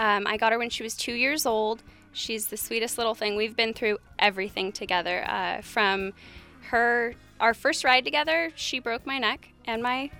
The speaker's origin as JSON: {"language": "English", "town": "Copperopolis", "region": "California", "country": "United States", "said": "I'm 24 years old. I'm from Copperopolis, California, and I go to Stanislaus State."}